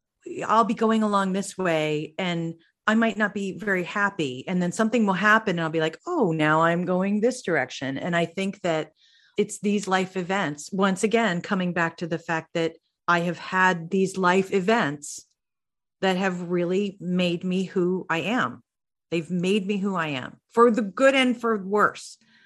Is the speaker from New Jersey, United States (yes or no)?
yes; New Jersey, United States; And after a while, I actually developed a Southern accent. And I am from New Jersey. So I do not come by a Southern accent, honestly.